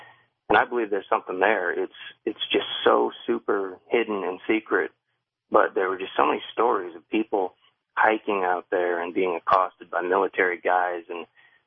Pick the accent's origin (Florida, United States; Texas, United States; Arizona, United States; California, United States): Arizona, United States; Sedona; I grew up in Sedona, Arizona. And when I lived there, I started hearing a lot of rumors that there was an underground base near the city.